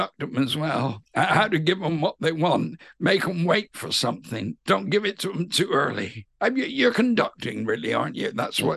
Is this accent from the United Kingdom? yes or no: yes; South West England, United Kingdom; accent: West Country; although my accent's not completely Bristolian, it's West Country.